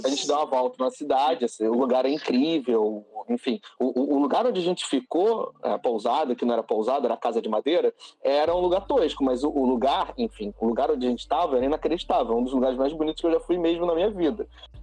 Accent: Realengo, Rio de Janeiro, Brazil; Porra, eu sou de Realengo, vou dar 100, não, não existe isso.

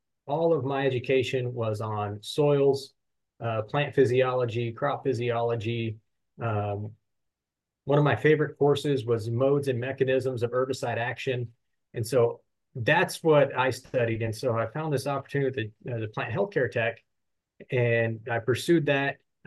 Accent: Hondo, Texas, United States; I grew up in a rural area of Texas. I grew up near Hondo, Texas, which is west of San Antonio. So grew up on my family's farm and ranch

